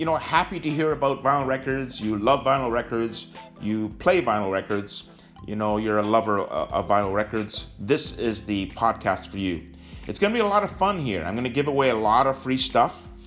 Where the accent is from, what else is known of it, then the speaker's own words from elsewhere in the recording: Toronto, Ontario, Canada; Again, I'm from Toronto, and I do profit from selling vinyl records.